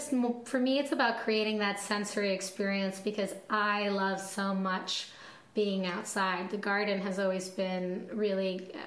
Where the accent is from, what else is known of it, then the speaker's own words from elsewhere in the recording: Ecuador; And I grew up in Ecuador, so I'm always after these tropical fruits that randomly show up at our markets